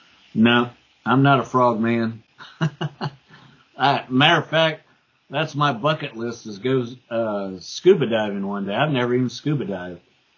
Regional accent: Ohio, United States; also born or lived in Abilene, Texas / Dallas; So I grew up in Ohio, and my dad's from Abilene, Texas. And about, oh, probably not even a year after I graduated high school, I moved to Abilene, Texas, and started working in construction.

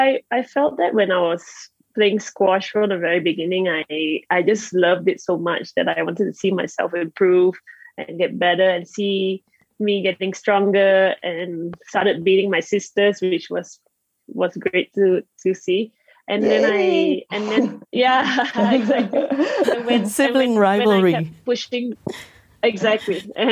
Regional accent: Penang, Malaysia; One was in Penang for the 2013 World Championships, and I lost in my hometown in the semifinals

